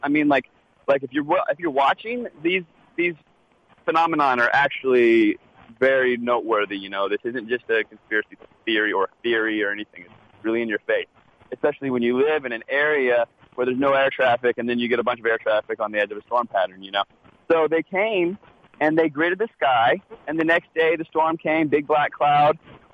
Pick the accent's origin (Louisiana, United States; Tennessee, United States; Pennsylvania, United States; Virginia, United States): Virginia, United States; also born or lived in California; I'm from Virginia, grew up in the D.C. area, went to Virginia Tech, moved to California, and then I ended up in Northern California back in school getting my MBA.